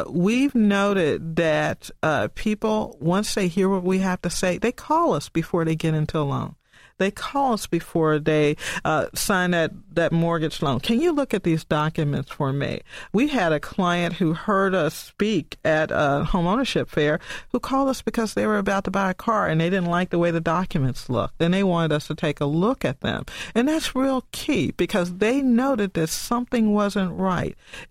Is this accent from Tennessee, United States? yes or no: yes; Tennessee, United States; I'm from Tennessee, and I talk to people in Tennessee about predatory lending